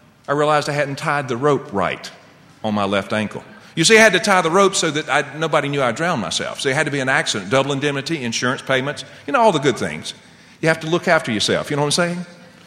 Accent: North Carolina, United States; I know we're both from North Carolina.

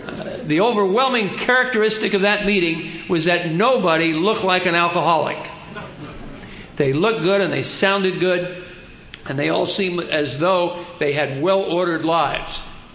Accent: New Jersey, United States; I'm Irish and I'm Catholic. That's funny. And I'm from New Jersey.

